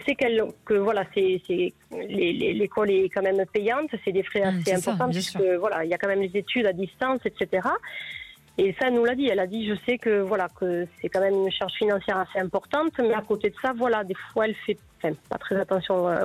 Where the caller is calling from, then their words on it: Toulouse, Occitanie, France; De Toulouse.